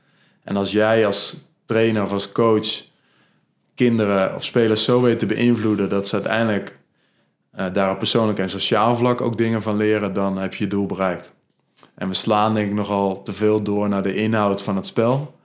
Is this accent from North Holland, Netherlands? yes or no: yes; North Holland, Netherlands; Dus vanuit mijn ouders en de omgeving waar ik ben opgegroeid, dat West-Friesland, dat staat voor nuchterheid.